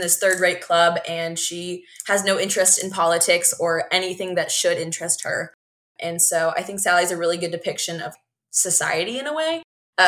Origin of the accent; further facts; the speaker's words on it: Houston, Texas, United States; Well, as you said, I'm from Houston.